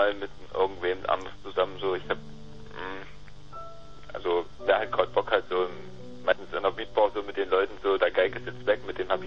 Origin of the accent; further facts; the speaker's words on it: Saxony, Germany; ich bin aus dem Sachsenland.